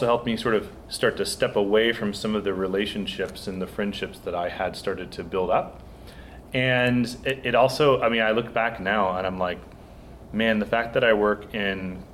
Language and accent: English; Kansas City, United States; Yeah, so I'm from Kansas City, from the Kansas City area, and born and raised cradle Catholic, grew up in the suburbs of Kansas City, went to Catholic grade school, Catholic high school.